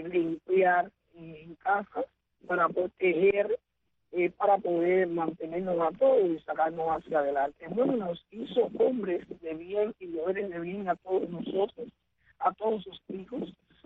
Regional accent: Matanzas, Cuba; born there; Primeramente nací en Guayana, Matanzas.

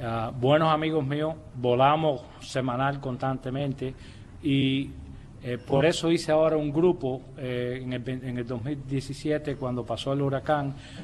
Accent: Tampa, Florida, United States; also born or lived in Cuba / Atlanta; Yo nací en Cuba, vine para acá de 8 años, me crié 2 años en Atlanta y después vine para aquí, para Tampa.

